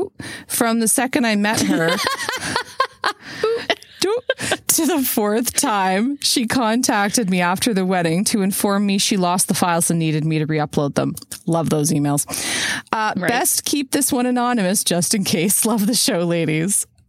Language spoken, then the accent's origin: English; Canada; It's just I'm Canadian, so I automatically auto-corrected my brain to Regina, Saskatchewan.